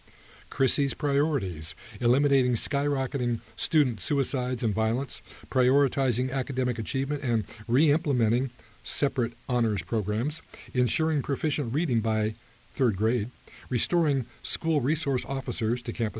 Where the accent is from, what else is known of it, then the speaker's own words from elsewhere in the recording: Salem, Oregon, United States; I was born and raised in Salem Kaiser and attended our schools.